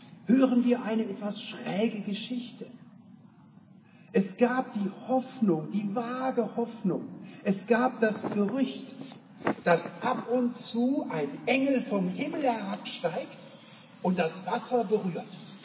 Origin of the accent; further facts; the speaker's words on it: Rhineland, Germany; born there; 38 Jahre. Ich bin ein paar Jahre, obwohl als Rheinländer geboren, bei den Schwaben.